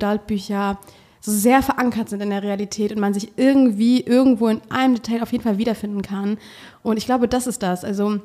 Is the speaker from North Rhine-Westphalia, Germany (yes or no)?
yes; Cologne, North Rhine-Westphalia, Germany; Also ich komme aus Köln